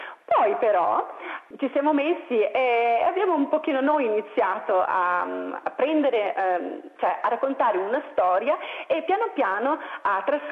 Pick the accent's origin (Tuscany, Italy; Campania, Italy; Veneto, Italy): Veneto, Italy; Padua; moved away as an adult; also born or lived in England; now in Australia; italiana e vengo da Padova, però sono ormai 15 anni che abbiamo lasciato l'Italia, io e mio marito, e veniamo dall'Inghilterra, esattamente. Siamo qui in Australia da 6 anni oramai